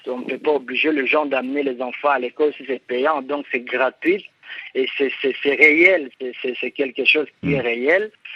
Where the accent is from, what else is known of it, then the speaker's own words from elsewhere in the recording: Rwanda; En ce qui concerne l'éducation dans mon pays d'origine, c'est une chose qu'on a déjà résolue, ce n'est plus un problème au sein de la population du Rwanda.